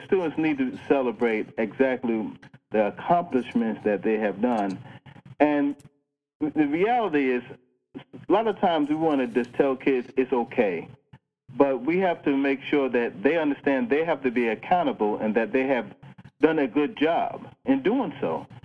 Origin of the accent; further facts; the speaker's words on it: New York, United States; Well, I grew up in New York.